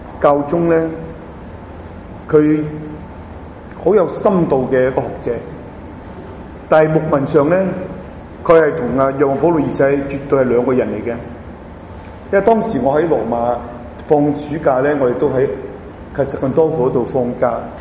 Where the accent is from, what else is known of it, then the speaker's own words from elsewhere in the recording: China; 我大聲叫一聲，我話從中國嚟嘅咁啊